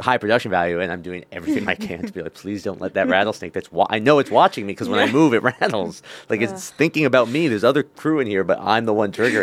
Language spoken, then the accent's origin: English; New Hampshire, United States; In New Hampshire, and just like little garter snakes, harmless little guys. But it was an old farmhouse